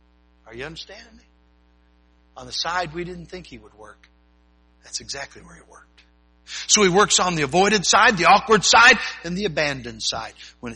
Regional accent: Michigan, United States; And I was raised in Michigan.

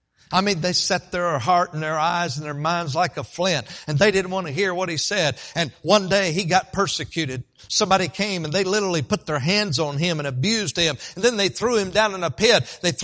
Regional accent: Statesville, North Carolina, United States; the time I was born up until I was about 10 years old, we had the privilege to attend a church in my hometown in Statesville.

